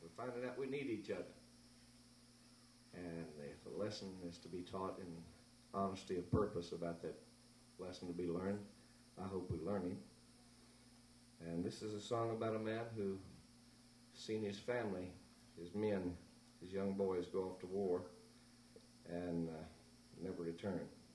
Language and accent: English; Southern United States, United States; I'm from the South.